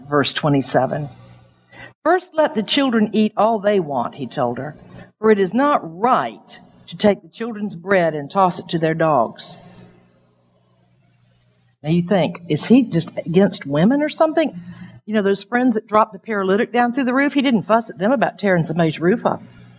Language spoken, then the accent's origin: English; Miami, Florida, United States; when I grew up in Miami in high school